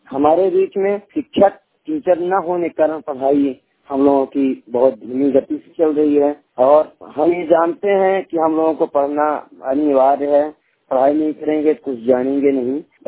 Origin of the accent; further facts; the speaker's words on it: Sidhi, Madhya Pradesh, India; मैं ग्राम पेपगरा पोस्ट मोरा जिला सीधी मध्य प्रदेश का रहने वाला हूँ।